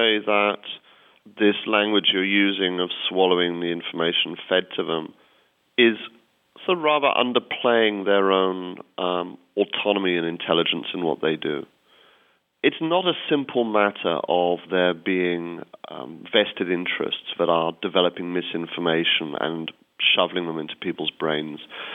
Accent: United Kingdom; I have the advantage of being British

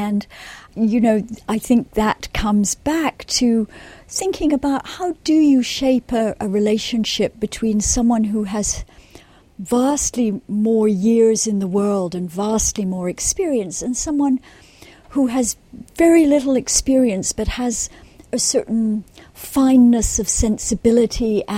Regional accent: Scotland, United Kingdom; Well, for me, growing up in the Highlands of Scotland, the Orkney Islands are a tremendously romantic place.

